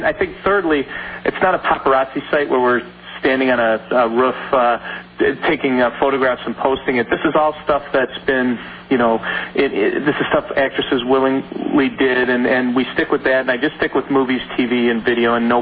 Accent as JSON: {"language": "English", "town": "Chicago", "region": "Illinois", "country": "United States", "tie": "born or raised there", "said": "I went to a good intellectual property attorney here in my hometown of Chicago"}